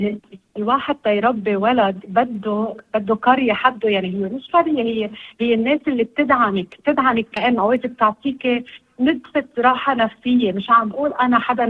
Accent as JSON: {"language": "Arabic", "country": "Lebanon", "also_born_or_lived": "United States", "moved": "yes", "lives_now": "Australia", "said": "أنا لبنانية. وصحيح أنه وجودنا بأستراليا كلبنانية"}